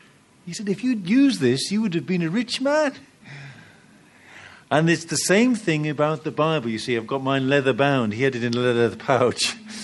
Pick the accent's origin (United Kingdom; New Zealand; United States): United Kingdom; Now, I'm British, as you may know.